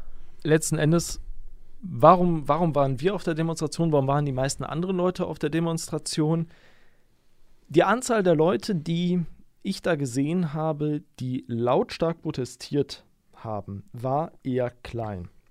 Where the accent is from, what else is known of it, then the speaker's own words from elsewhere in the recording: Düsseldorf, North Rhine-Westphalia, Germany; zum Beispiel auch in meiner Heimatstadt, nämlich in Düsseldorf.